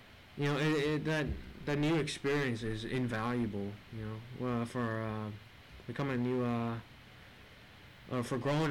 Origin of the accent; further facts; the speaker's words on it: Vietnam; now in St. Thomas; I'm 11th grade here in St. Thomas, and I'm from Vietnam.